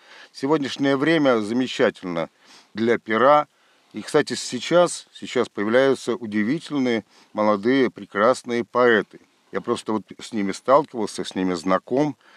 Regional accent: Russia; Мы евреи, из России, я русский.

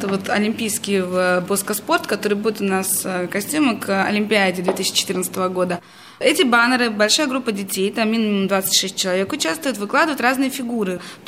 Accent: Norilsk, Krasnoyarsk Krai, Russia; Потом, когда я жила, естественно, на севере, там же очень холодно, я сама родом из Норильска.

